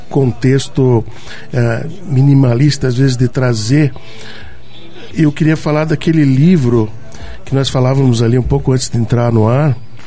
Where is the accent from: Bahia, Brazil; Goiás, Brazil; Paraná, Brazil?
Paraná, Brazil; Curitiba; Mas nós que somos de Curitiba, nos conhecemos e nos cruzamos facilmente, né?